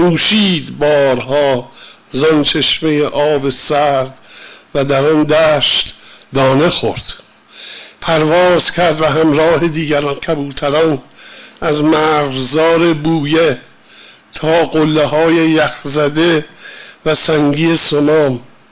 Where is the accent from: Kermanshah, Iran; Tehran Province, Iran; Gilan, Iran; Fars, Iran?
Gilan, Iran; Langarud; born there; 1310 در لنگرود به دنیا آمدم.